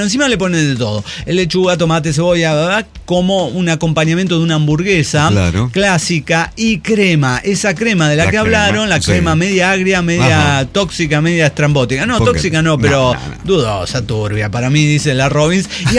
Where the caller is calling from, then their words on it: La Paz, Baja California Sur, Mexico; de Jalapa, en La Paz. Y yo solo vengo a decir que los hochos, los hot dogs, mejor conocidos como jates aquí en La Paz, son la neta.